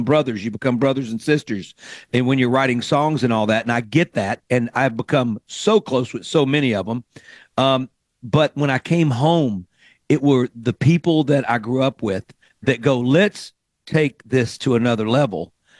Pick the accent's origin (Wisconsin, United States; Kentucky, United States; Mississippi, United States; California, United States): Mississippi, United States; When I was in Nashville, I didn't have my immediate support system that I grew up with in Mississippi.